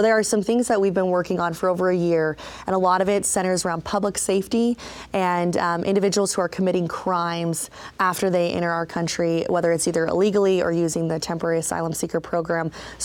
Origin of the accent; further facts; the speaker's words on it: Harriman, United States; My hometown of Harriman, where I grew up